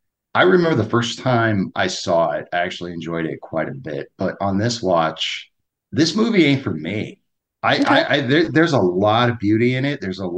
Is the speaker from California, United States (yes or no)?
yes; San Diego, California, United States; because I am from San Diego.